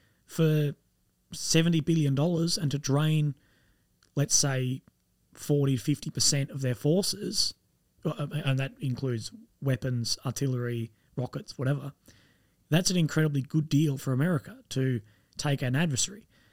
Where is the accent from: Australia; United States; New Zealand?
Australia; I'm Australian, I don't give a shit